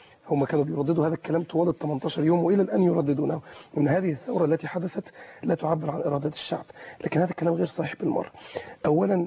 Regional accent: Mansoura, Dakahlia, Egypt; عندنا في المنصوره انا كلمت الاخوه برضو في المنصوره

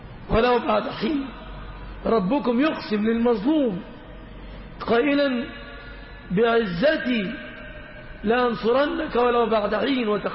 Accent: Egypt; في بلادنا مصر

